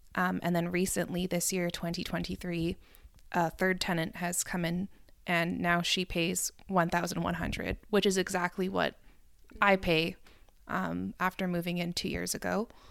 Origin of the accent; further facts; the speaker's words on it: Vancouver, British Columbia, Canada; I'm from Vancouver. I don't want to leave the city, and I want to live here, but I recognize that me owning a home here is probably never going to happen